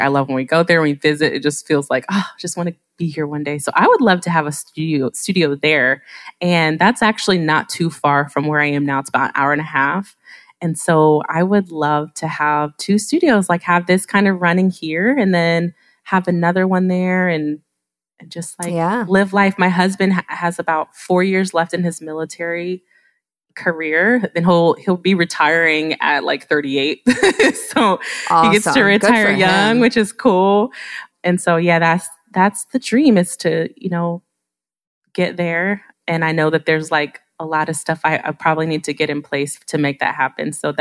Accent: Ohio, United States; I'm from Ohio.

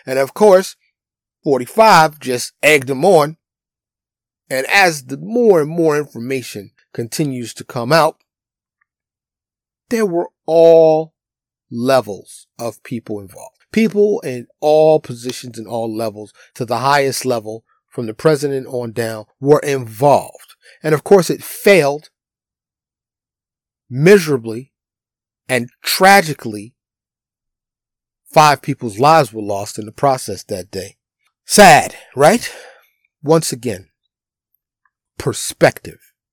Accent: New York City, New York, United States; moved away; I'm originally from New York City, but I live in Tornado Alley. And as a city boy raised in the concrete jungle

